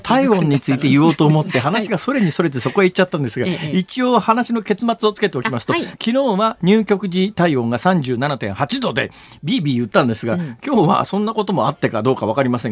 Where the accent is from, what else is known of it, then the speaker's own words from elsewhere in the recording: Kansai, Japan; 関東ってやっぱりね、はい、関西から来てると、あ、いや涼しいなって感じがしますね。